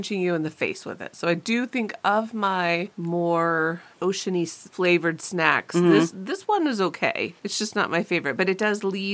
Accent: Pacific Northwest, United States; I am from the Northwest. I do come from farm people

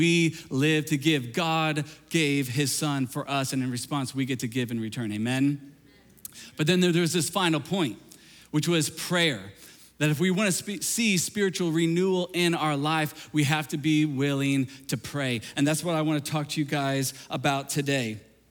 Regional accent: Galesburg, Illinois, United States; it was in a youth group I grew up in Galesburg, Illinois.

